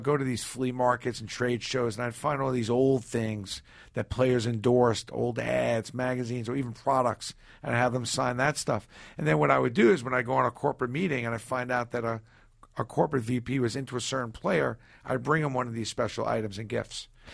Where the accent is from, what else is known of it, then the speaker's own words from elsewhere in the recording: Brooklyn, New York, United States; Well, what she meant was, and, you know, growing up in Brooklyn